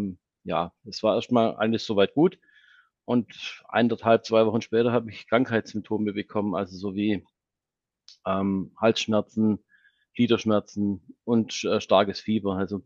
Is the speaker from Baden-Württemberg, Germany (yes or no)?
yes; Nürtingen, Baden-Württemberg, Germany; ich komme aus Nürtingen.